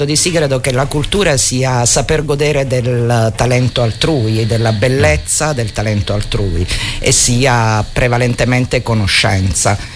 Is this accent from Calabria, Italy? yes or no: yes; Reggio Calabria, Calabria, Italy; a Reggio Calabria, la mia città d'origine